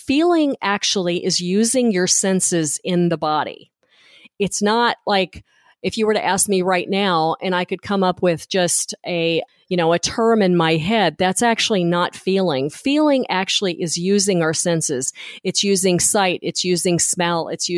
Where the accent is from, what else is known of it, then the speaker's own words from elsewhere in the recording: Memphis, Tennessee, United States; because I'm originally from Memphis, and someone called me a Tennessee hound dog.